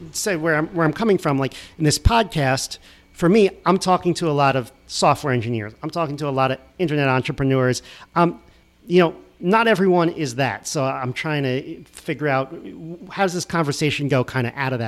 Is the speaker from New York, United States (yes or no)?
yes; Syosset, New York, United States; also born or lived in Weston, Connecticut; So, Syosset, Long Island, Weston, Connecticut.